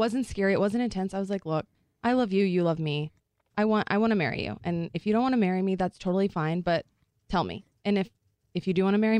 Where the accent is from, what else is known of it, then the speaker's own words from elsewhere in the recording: Texas, United States; I only because I grew up in Texas, like everyone in the, you know, everyone does that.